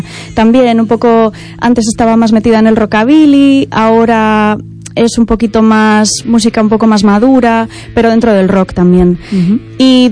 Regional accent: Cabañas, Galicia, Spain; Soy de Ferrol. Soy de un pueblecito pequeñito que se llama Cabañas, pero sí, soy de Ferrolterra.

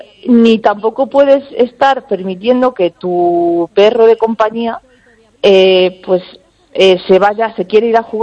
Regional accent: Galicia, Spain; Es que aquí somos gallegos los jefes todos.

